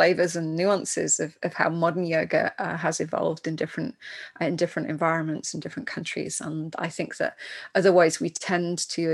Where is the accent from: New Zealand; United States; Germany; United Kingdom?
United Kingdom; England; I grew up in England